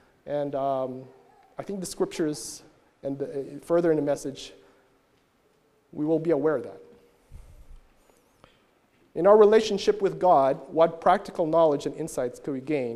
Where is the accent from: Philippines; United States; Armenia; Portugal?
Philippines; growing up in the Philippines was when I think I was 8 or 9, going to a church in a small town outside the main city. Bacolod City was the main city in an island that's the capital of our province.